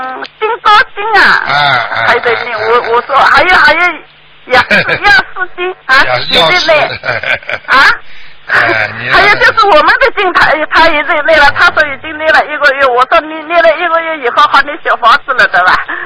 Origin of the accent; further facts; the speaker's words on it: Ningbo, Zhejiang, China; 我小时候在宁波乡下那一个邻居嘛